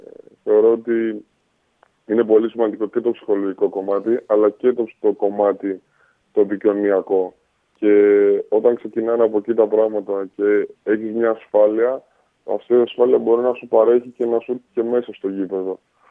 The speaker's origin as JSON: {"language": "Greek", "town": "Heraklion", "region": "Crete", "country": "Greece", "tie": "born or raised there", "said": "Έχω γεννηθεί, βασικά έχω μεγαλώσει στο Ηράκλειο, καταγωγή μου από το Ρέθυμνο, από τα Μόλια. Αλλά έχω μεγαλώσει 16 χρόνια στο Ηράκλειο"}